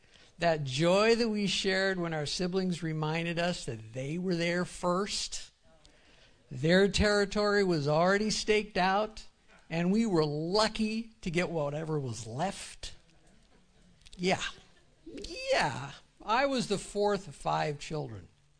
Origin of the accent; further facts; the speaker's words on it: Washington, United States; moved away; I'm one of the deacons here. And just a little bit about me. I'm originally from Washington State, not far from Seattle.